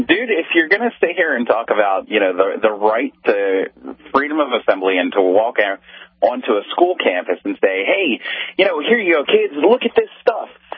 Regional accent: Philadelphia, Pennsylvania, United States; also born or lived in California; Now, I'm from Philadelphia.

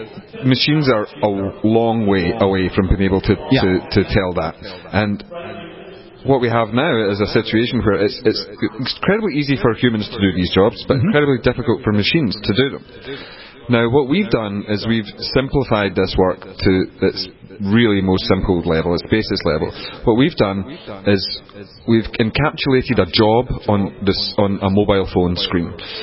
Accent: Scotland, United Kingdom; now in United States; I'm come from Scotland. I've been in America for the last 4 years, but thankfully I've managed to maintain my accent.

